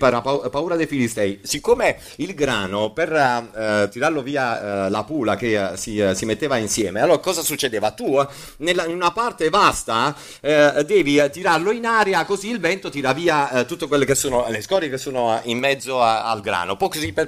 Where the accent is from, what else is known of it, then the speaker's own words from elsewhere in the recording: Naples, Campania, Italy; Io sono della parte intermedia perché sono nordisti, ci sono i siciliani, io sono napoletano, sono una parte un po' più al centro